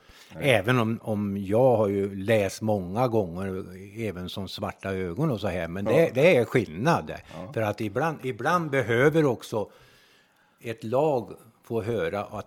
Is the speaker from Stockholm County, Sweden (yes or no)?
no; Hagfors, Värmland, Sweden; i Hagfors när jag växte upp där